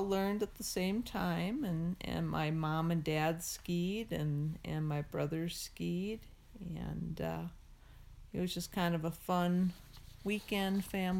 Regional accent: Eau Claire, Wisconsin, United States; also born or lived in Milwaukee; I grew up in Wisconsin. Initially grew up in Milwaukee, and then when I was about 10, we moved up to Eau Claire, which is in northern Wisconsin.

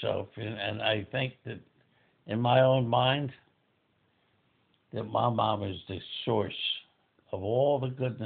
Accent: Philadelphia, Pennsylvania, United States; You got to understand, I'm from South Philadelphia. I don't know anything about camps and campfires and fireplaces.

